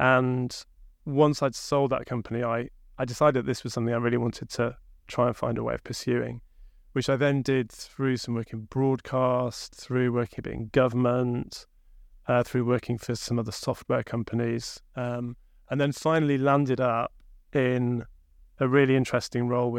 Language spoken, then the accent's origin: English; Sheffield, Yorkshire and the Humber, United Kingdom; accent: Sheffield; Yeah, you can probably hear my broad Sheffield accent.